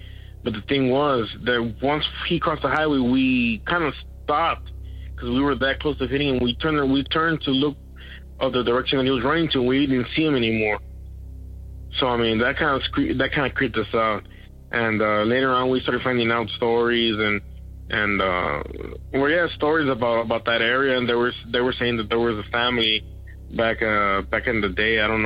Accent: Eagle Pass, Texas, United States; I'm from the Eagle Pass area, Eagle Pass, Texas.

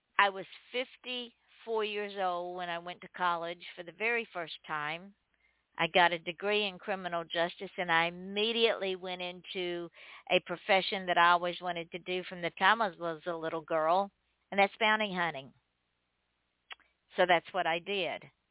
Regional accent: Commerce, Georgia, United States; I set the book in my hometown in Commerce, Georgia.

